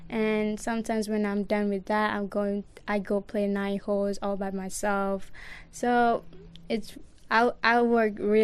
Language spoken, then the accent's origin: English; Malaysia; English is a second language; The most popular sport is probably football, I mean soccer in Malaysia, and badminton.